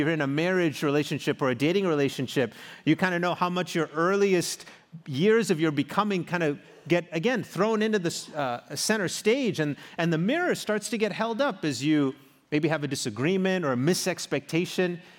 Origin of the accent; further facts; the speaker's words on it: South Africa; accent: South African; moved away; boy, I used to have this sophisticated South African accent. And every time I travel back to my home country, my childhood accent starts to show up.